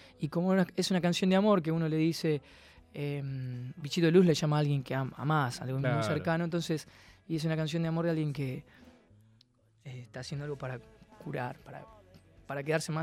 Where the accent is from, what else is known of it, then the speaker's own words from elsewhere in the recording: Buenos Aires, Argentina; born there; de aquella costa del río Paraná de Las Palmas, incluso se llevó balnearios completos, y el lugar donde yo nací se borró